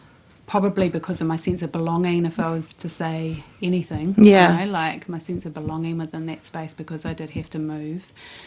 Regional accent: Lower Hutt, Wellington, New Zealand; I was born in Lower Hutt, so just over the hill.

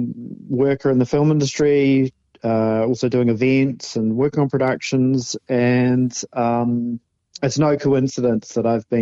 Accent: Whangarei, Northland, New Zealand; I grew up in Whangarei in Northland

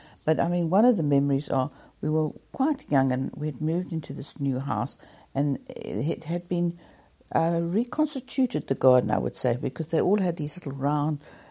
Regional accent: Johannesburg, Gauteng, South Africa; And we grew up in Johannesburg. Yes. And Johannesburg is very high up. I mean, it's got a high altitude.

